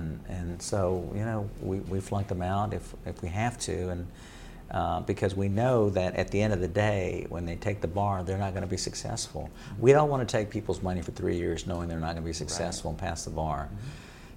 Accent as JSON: {"language": "English", "region": "Texas", "country": "United States", "lives_now": "Nashville, United States", "said": "And I really wasn't, because I'm a Texan. Didn't know that much about Nashville."}